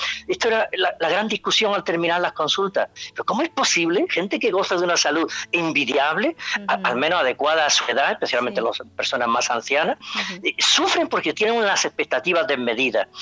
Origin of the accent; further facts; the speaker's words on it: Almería, Andalusia, Spain; enamorado de la antropología social y de mi ciudad natal, Almería